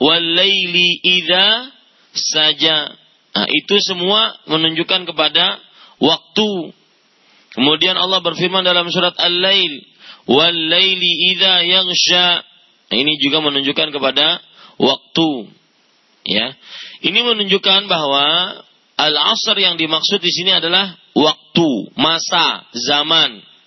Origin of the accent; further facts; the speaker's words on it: Banjarmasin, South Kalimantan, Indonesia; Ya, itu biasa orang-orang di kampung saya, di Banjarmasin, untuk bersumpah pakai lam, lillahi ta'ala.